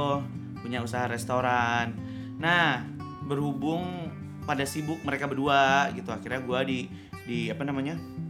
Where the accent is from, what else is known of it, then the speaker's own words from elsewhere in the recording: Bekasi, West Java, Indonesia; umur 24 tahun, asal saya dari Bekasi.